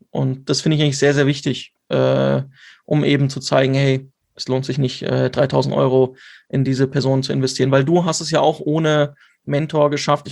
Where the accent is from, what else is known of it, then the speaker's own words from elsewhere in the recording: Vienna, Austria; ich komme aus Wien.